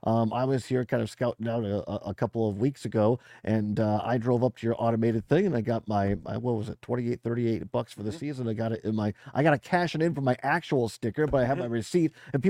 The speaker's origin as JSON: {"language": "English", "town": "Richland Center", "region": "Wisconsin", "country": "United States", "tie": "born or raised there", "said": "Now, see, I grew up in Richland Center, and of course we have Boaz, where the former mastodon"}